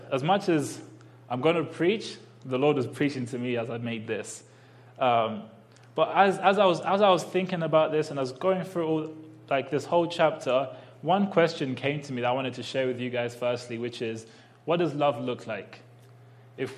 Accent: London, United Kingdom; I am from London, for those of you that haven't realized that already.

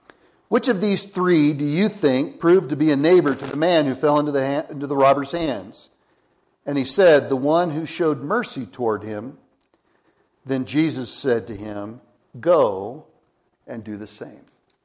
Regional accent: Lafayette, Colorado, United States; I grew up in Lafayette, which is East Boulder County.

